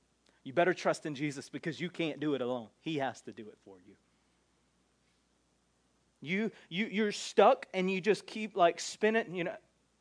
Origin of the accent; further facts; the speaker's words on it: the South, United States; Because we grew up in the South, most of us